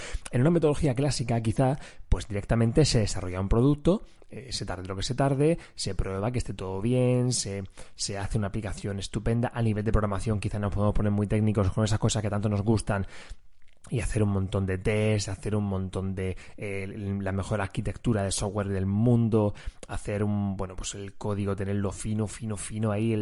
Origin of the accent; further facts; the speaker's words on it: Region of Murcia, Spain; accent: Murcian; tengo que luchar contra mi acento murciano